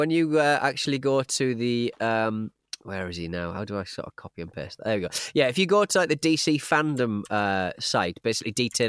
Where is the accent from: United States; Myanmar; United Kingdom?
United Kingdom; Leeds, Yorkshire and the Humber; growing up in Leeds in the late 80s, we used to play football on the street, banging the ball against the end terrace house.